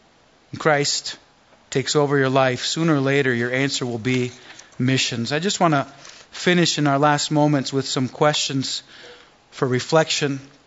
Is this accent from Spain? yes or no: yes; Spain; I was born and raised in Spain, and my parents are missionaries there to this day, going on 40 years. I was born and raised in the church.